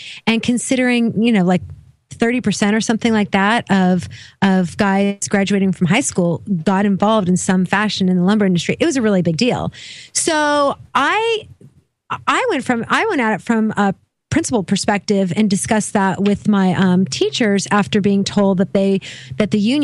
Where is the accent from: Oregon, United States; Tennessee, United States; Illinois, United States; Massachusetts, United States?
Oregon, United States; I grew up in Oregon.